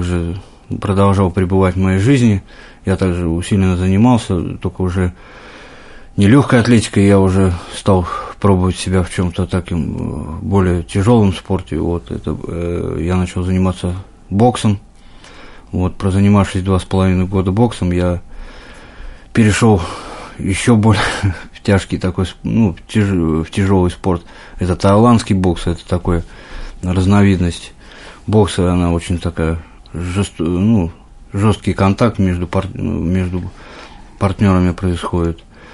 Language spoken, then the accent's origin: Russian; Saint Petersburg, Russia; Я родился в Санкт-Петербурге, вот, в достаточно нормальной семье.